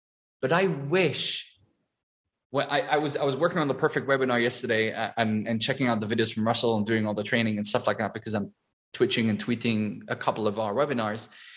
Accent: Germany; English is a second language; So Annika and I were both German, and we were born and raised in Germany.

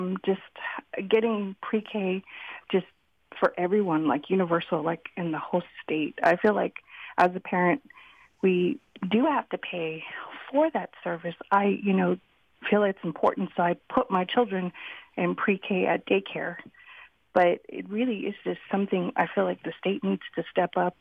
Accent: San Antonio, Texas, United States; now in Dallas, United States; I just wanted to say I'm from San Antonio. I'm actually a product of the public school system

